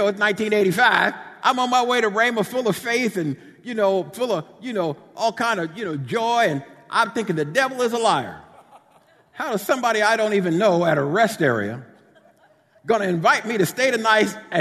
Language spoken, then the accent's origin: English; New Jersey, United States; also born or lived in Richmond, Virginia; I'm from New Jersey, but had been living, working in Richmond, Virginia, campus minister there, 1985, August of 85.